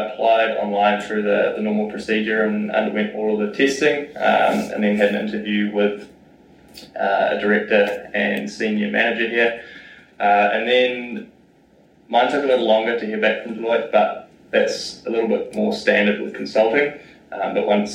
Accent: Rotorua, Bay of Plenty, New Zealand; and I originally come from Rota Vegas.

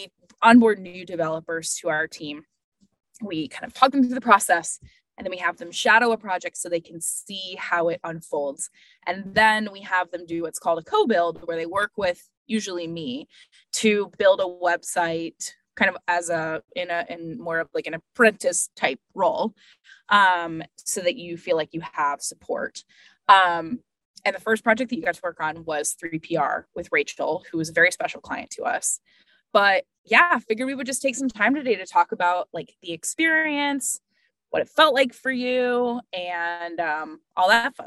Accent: Las Vegas, Nevada, United States; I am from Las Vegas.

